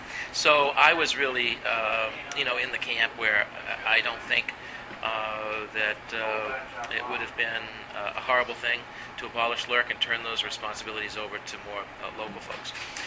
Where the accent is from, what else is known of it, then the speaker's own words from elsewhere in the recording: Maine, United States; I'm from Washington County. You know, I live in a town of 850 people. Born and brought up there, and so I have a rural perspective.